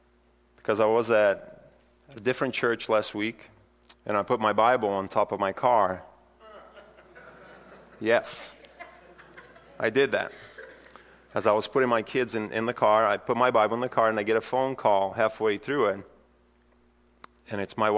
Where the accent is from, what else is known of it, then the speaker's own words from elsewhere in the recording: Brazil; now in United States; I'm not American, I'm not an American citizen, and I grew up in Brazil, was born in Brazil